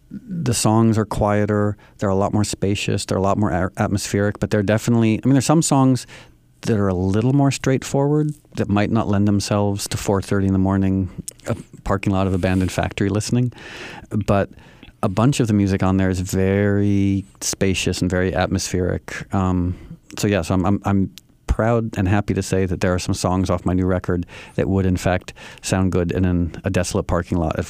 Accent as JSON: {"language": "English", "town": "New York City", "region": "New York", "country": "United States", "tie": "born there", "said": "I was born in New York City, but I don't have a driver's license"}